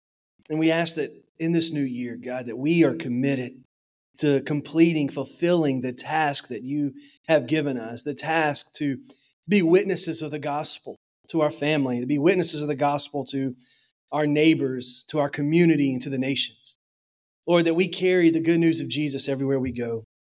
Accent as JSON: {"language": "English", "town": "Hammond", "region": "Louisiana", "country": "United States", "tie": "born or raised there", "said": "I grew up in Hammond, born and raised in Hammond. Pastored in Atlanta, Louisiana, which is about an hour north of Alexandria for seven and a half years."}